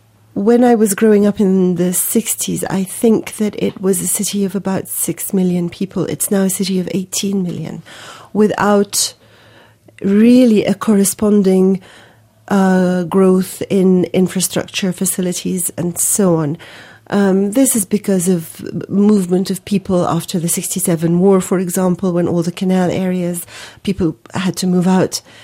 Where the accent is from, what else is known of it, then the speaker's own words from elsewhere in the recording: Cairo, Cairo Governorate, Egypt; And this was a girl growing up in Cairo in the 60s.